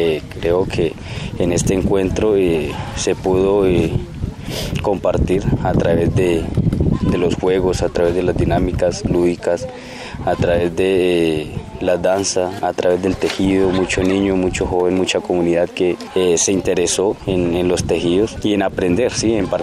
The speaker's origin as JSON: {"language": "Spanish", "town": "Caloto", "region": "Cauca", "country": "Colombia", "said": "soy del territorio de López Adentro, del municipio de Caloto."}